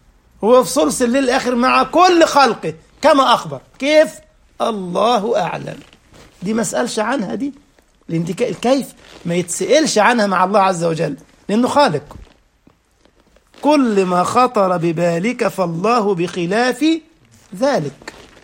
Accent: Egypt; now in Germany; وانت في ألمانيا هنا والقمر بدري تفضل ماشي القمر معاك صح، في نفس اللحظة الجماعة اللي عندنا في مصر ماشيون القمر معاهم برضو

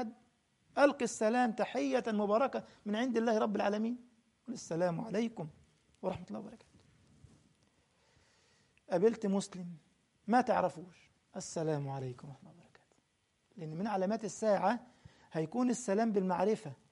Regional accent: Cairo, Cairo Governorate, Egypt; كنت بدرس تفسير القرآن في مسجد في منطقة اسمها الشرابية عندنا في القاهرة في مصر.

